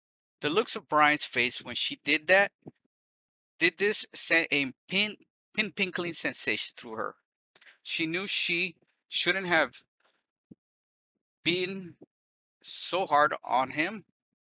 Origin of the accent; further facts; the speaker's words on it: Des Moines, Iowa, United States; English is a second language; also born or lived in Masaya, Nicaragua; I was born in Masaya, Nicaragua, raised in Des Moines, Iowa. I've also lived in 36 states in the States, lived there for 28 years.